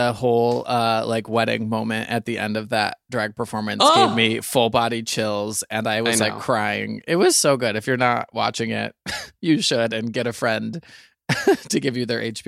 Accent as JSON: {"language": "English", "region": "Michigan", "country": "United States", "said": "Well, I'm from Michigan. All of our Christmas events are tailgate themed."}